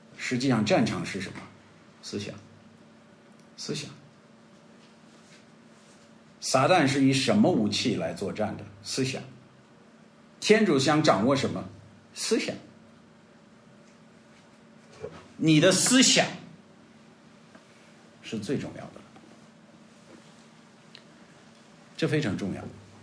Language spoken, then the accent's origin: Chinese; China; 我们中国人会说赏心悦目